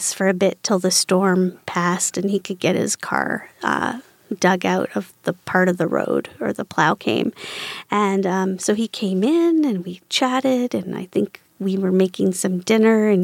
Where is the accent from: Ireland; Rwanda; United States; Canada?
Canada; East Coast; Well, I'm from the East Coast. of Canada.